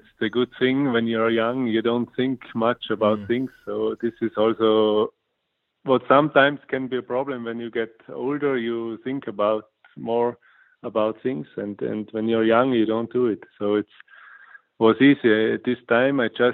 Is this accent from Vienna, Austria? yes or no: no; St. Anton am Arlberg, Tyrol, Austria; we had the World Championship in St. Anton at my hometown.